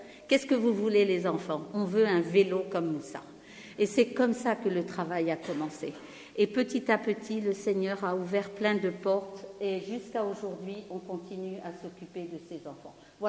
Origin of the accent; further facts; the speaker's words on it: Paris, Île-de-France, France; je suis parisienne et je suis infirmière sage-femme.